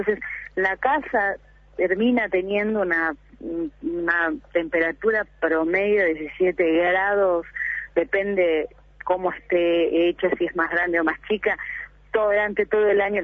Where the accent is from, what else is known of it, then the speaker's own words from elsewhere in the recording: Argentina; con un rol que era muy cercano por de donde vengo yo, desde Argentina